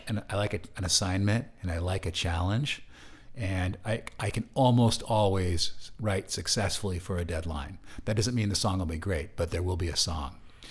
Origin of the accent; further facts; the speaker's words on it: San Francisco, California, United States; I'm not from Texas. We were just living there for a month. Mm. I'm from San Francisco.